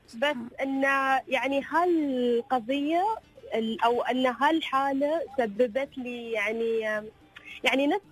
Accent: United Arab Emirates; كنا نحن بنت إماراتية

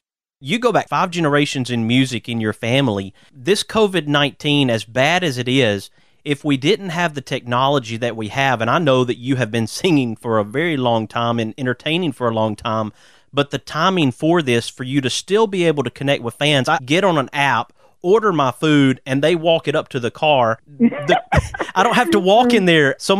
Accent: Birmingham, Alabama, United States; I grew up in Birmingham, so I'm very familiar with Pell City and enjoyed living in central Alabama

